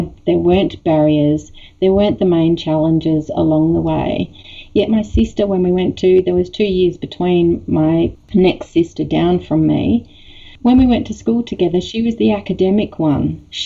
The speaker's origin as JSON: {"language": "English", "region": "Western Australia", "country": "Australia", "tie": "born or raised there", "said": "I was born here on Wadjuk Noongar Boodja, that my parents took up a posting in rural Western Australia."}